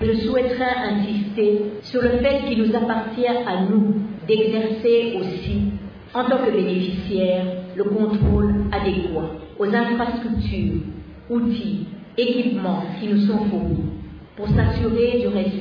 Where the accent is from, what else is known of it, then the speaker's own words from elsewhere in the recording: DR Congo; Il nous appartient donc à nous, en tant que Congolais, de nous approprier de ce programme